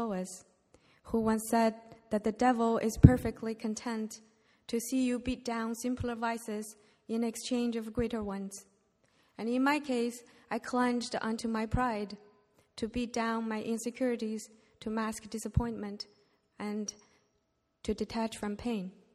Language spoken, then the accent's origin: English; China; English is a second language; Unlike many of you, I grew up in China, an environment where religion was a taboo.